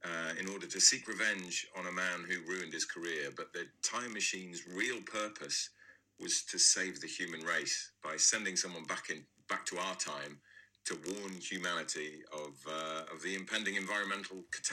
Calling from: Yorkshire and the Humber, United Kingdom; I'm in Yorkshire, in the north of England.

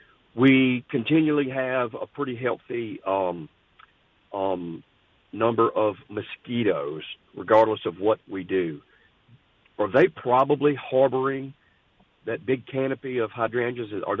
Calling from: Flowood, Mississippi, United States; Today I'm actually in Flowood.

